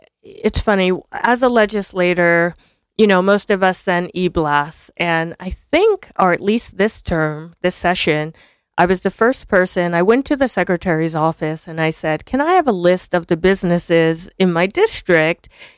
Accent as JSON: {"language": "English", "town": "Montclair", "region": "New Jersey", "country": "United States", "tie": "born or raised there", "said": "So I grew up in Montclair, which most people know as a wealthy town, but I grew up very poor."}